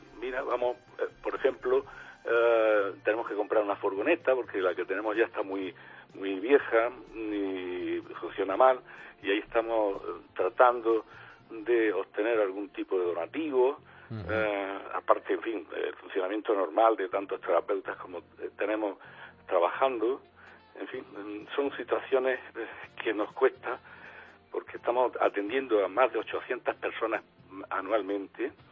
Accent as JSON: {"language": "Spanish", "town": "Granada", "region": "Andalusia", "country": "Spain", "said": "soy de Granada. Uh-huh. Tengo ya 73 años."}